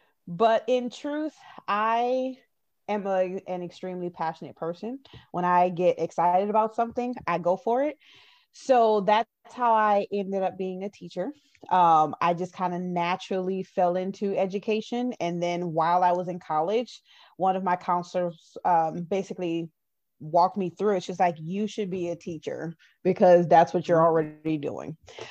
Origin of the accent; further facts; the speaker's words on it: the South, United States; Because I'm a sweets person. I mean, I'm from the South. Come on.